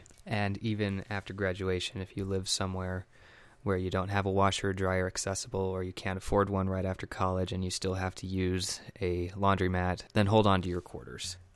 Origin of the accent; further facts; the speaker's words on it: San Diego, California, United States; I grew up in San Diego, California. It's the southernmost city of California, and I lived in a southern suburb of San Diego called Chula Vista. My high school was about 2 miles away from the border.